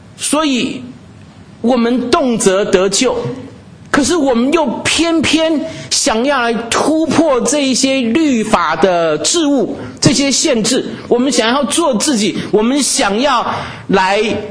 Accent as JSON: {"language": "Chinese", "country": "Taiwan", "said": "我从台湾来，在台湾呢，这个有这个死刑"}